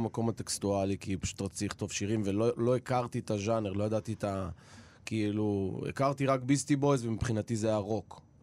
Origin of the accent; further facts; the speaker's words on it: Menahemia, Northern District, Israel; אני במקור ממנחמיה, שזאת מושבה שנמצאת בעמק המעיינות, זה נקרא, פעם קראו לזה נראה לי עמק הירדן.